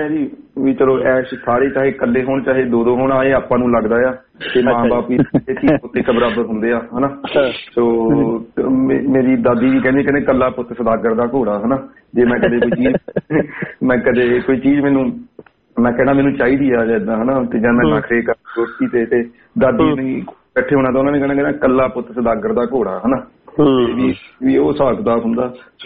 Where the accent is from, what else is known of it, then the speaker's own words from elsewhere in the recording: Akalgarh, Punjab, India; now in Brisbane, Australia; ਮੇਰਾ ਪਿੰਡ ਅਕਾਲਗੜ੍ਹ ਹੈ, ਜ਼ਿਲ੍ਹਾ ਪਟਿਆਲਾ, ਤੇ ਪਟਿਆਲੇ ਚ ਆਖਰੀ ਪਿੰਡ ਪੈ ਜਾਂਦਾ, ਤੇ ਇਹ ਅਮਲੋਹ ਪਾਸ ਤੋਂ ਅਮਲੋਹ ਨਾਭੇ ਦੇ ਲਾਗੇ ਪੈ ਜਾਂਦਾ। ਤੇ ਮੈਨੂੰ 8-9 ਸਾਲ ਹੋ ਗਏ ਇੱਥੇ ਬ੍ਰਿਸਬੇਨ ਚ ਰਹਿੰਦੇ ਨੂੰ